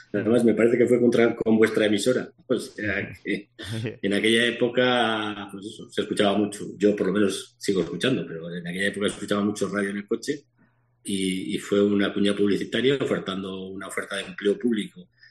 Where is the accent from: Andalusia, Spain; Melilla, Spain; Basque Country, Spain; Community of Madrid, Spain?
Basque Country, Spain; Vitoria; Yo en aquella época estaba en Vitoria todavía, yo soy de Vitoria.